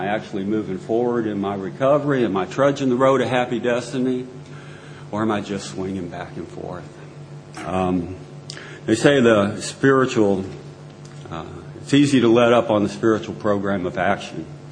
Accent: Akron, Ohio, United States; born there; I was born in Akron, Ohio. I need to qualify myself here a little bit. Akron, Ohio, birthplace of AA.

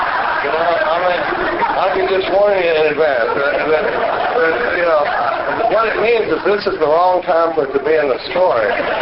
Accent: Dallas, Texas, United States; I grew up in Dallas, Texas, and was born in 1956. I'm 50 years old today.

